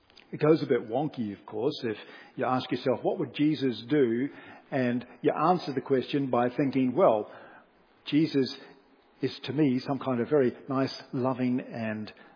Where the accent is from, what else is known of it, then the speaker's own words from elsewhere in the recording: Silverstream, Wellington, New Zealand; I grew up in Silver Stream, New Zealand, as you're probably aware.